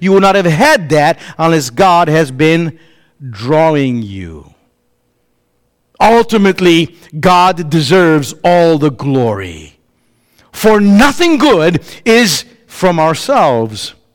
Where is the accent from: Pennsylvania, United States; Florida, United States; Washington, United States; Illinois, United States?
Illinois, United States; Chicago; I'm from Chicago.